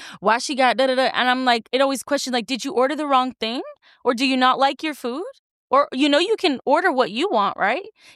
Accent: Florida, United States; Oh, shout out to I'm from Florida, too.

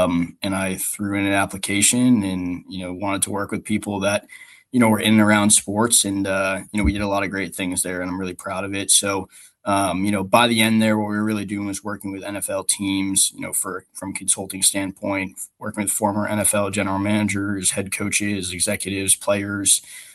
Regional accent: Massachusetts, United States; I'm from Massachusetts, grew up a Patriots fan.

